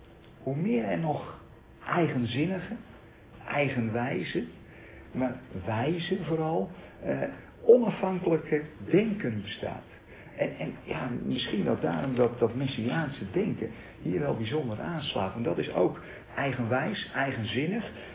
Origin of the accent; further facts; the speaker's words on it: Holland, Netherlands; ik kom zelf uit Holland en die Hollanders die zijn gewend om heel erg binnen de lijntjes te kleuren.